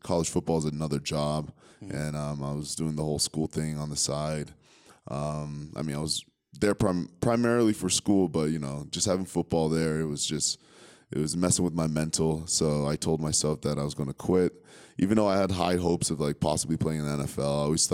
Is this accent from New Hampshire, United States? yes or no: yes; New Hampshire, United States; growing up in New Hampshire, one of my buddies, Jonah Mosier, he grew up near Amaskeg, New Hampshire